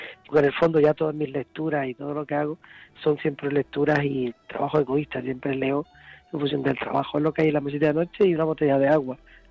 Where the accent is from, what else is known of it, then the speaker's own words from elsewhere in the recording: Lebrija, Andalusia, Spain; yo estoy deseando llegar aquí a mi pueblo, a Lebrija